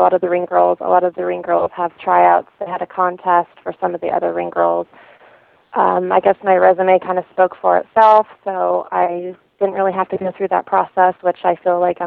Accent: Idaho, United States; he's from my hometown in Idaho.

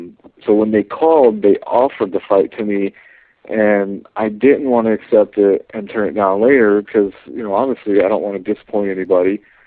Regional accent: Alaska, United States; A lot of people underestimate us just because we're from Alaska

